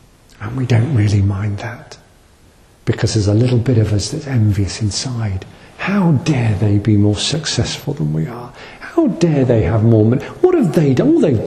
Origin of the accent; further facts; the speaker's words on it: United Kingdom; That's how we are, isn't it, as British people?